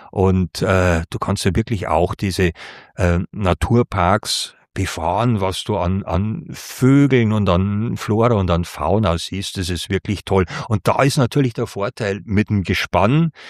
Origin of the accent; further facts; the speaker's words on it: Regensburg, Bavaria, Germany; Ich bin zwar in meiner Heimatstadt Regensburg gestartet